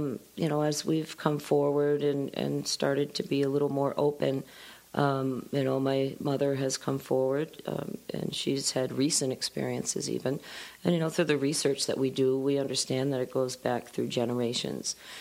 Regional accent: Athens, Ohio, United States; We grew up in Athens, Ohio. Had a TV, but I think we watched Tom and Jerry on Saturdays

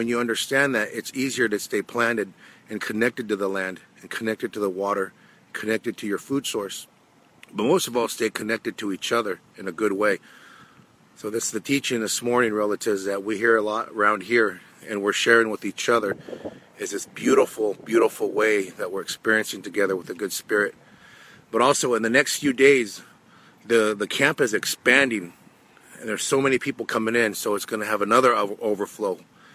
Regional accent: Nevada, United States; So, Diapa, where I'm from is Akaitika. I'm a trout eater from the Walker River. My mom's side, I'm from Bishop Tribe. And also Timok Shoshone.

